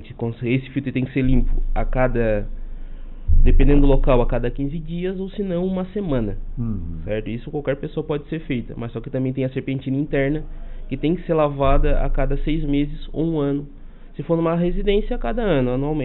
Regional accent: Criciúma, Santa Catarina, Brazil; Sou de Criciúma.

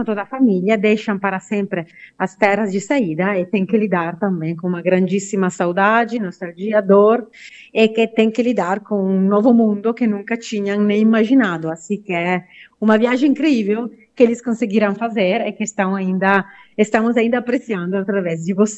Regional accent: Italy; Portuguese is a second language; now in Brazil; uma pesquisadora italiana, então com outro ponto de vista, né, de contar as pessoas que saíram da minha terra e que chegaram até aqui

